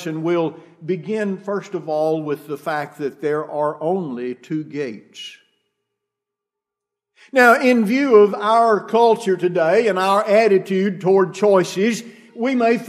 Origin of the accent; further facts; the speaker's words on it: United States; and I say we, referring to us in general as American people, we've convinced ourselves